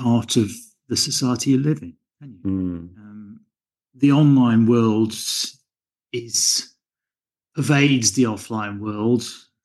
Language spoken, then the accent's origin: English; Nottingham, East Midlands, United Kingdom; I come from Nottingham, which is in central England and in the Midlands, the East Midlands, in fact.